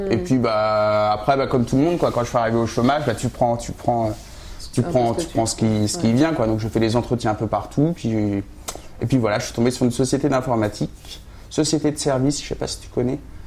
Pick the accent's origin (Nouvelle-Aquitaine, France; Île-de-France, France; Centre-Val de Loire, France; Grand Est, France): Centre-Val de Loire, France; Romorantin; now in Orléans, France; En fait, moi, je suis pas très loin d'ici. Je suis de Romorantin.